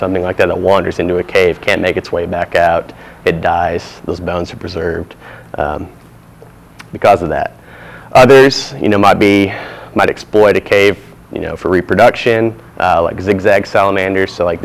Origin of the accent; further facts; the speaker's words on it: Indiana, United States; which I'm from Indiana, so they're real common to find in little cattle ponds up there